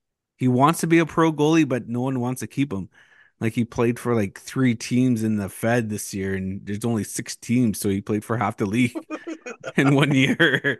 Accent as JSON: {"language": "English", "town": "Moosonee", "region": "Ontario", "country": "Canada", "tie": "born or raised there", "said": "I mean, I think I had like a Nintendo 64 growing up in Moosonee, but that was pretty much it."}